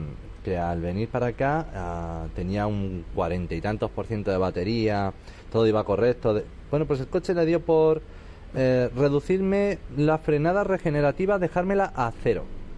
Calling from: Navalcarnero, Community of Madrid, Spain; de Navalcarnero.

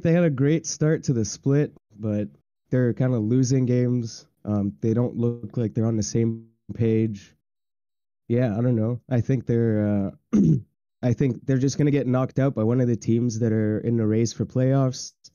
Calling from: Toronto, Ontario, Canada; I'm calling from Toronto, Ontario.

